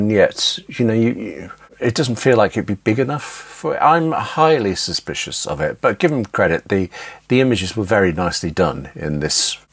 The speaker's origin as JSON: {"language": "English", "country": "United Kingdom", "said": "I'm British."}